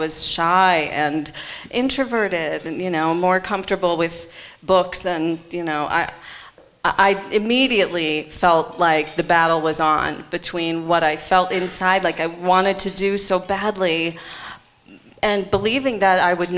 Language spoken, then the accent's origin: English; Detroit, Michigan, United States; there, you know, in the Fisher Theater in Detroit. It was the national tour that had come through my hometown, and sitting there with my mom and dad, my sister